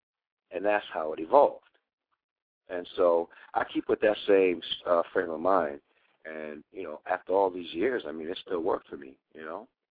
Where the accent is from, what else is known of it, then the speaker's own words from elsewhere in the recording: Boston, Massachusetts, United States; moved away as an adult; I was born in Mass General Hospital. Grew up in Dorchester and Jamaica Plain. And, you know, I think I was about 23 when I left.